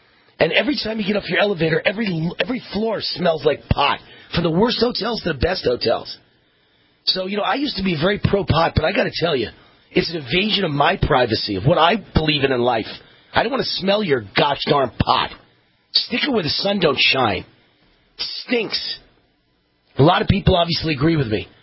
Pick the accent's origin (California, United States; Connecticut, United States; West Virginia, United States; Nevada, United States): Nevada, United States; Las Vegas; I mention I'm from Vegas, and I mention we have zero income taxes